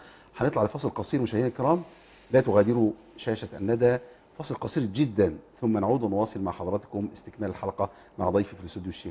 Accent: Egypt; وانا اصلا من الريف

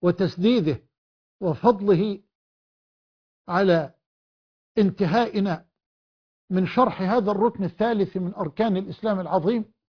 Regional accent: Egypt; وأسأله سبحانه أن يحفظ على بلدنا مصر

